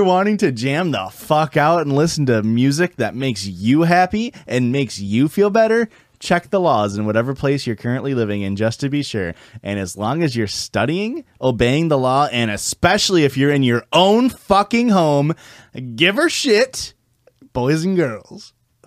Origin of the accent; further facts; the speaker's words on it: Canada; I'm Canadian